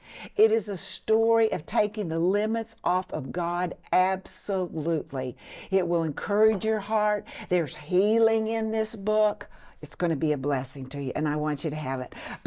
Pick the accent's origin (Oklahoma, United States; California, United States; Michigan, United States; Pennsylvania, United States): Oklahoma, United States; Miami; we're from the same, you're from Tulsa and I'm from Miami, Oklahoma.